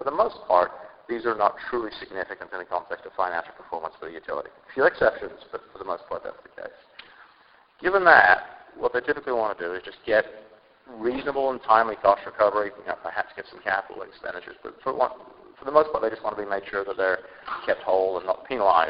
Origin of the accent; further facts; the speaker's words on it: Texas, United States; In my home state, Texas, for example, the legislature only meets every 2 years.